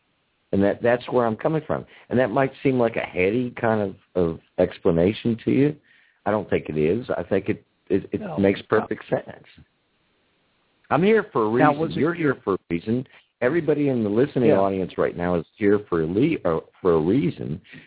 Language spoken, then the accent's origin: English; United States; And I am an American by the design of people.